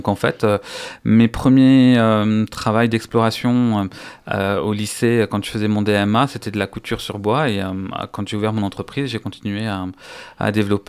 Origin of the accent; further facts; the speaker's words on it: Brest, Brittany, France; je suis originaire de Brest, et en fait c'est pas quelque chose qui était chez nous